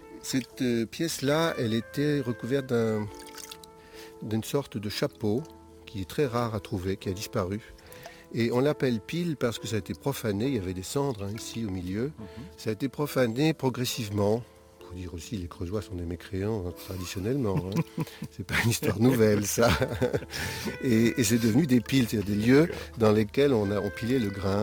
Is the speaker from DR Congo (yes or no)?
no; France; qui, chez nous, en France, ne sont pas exploitées.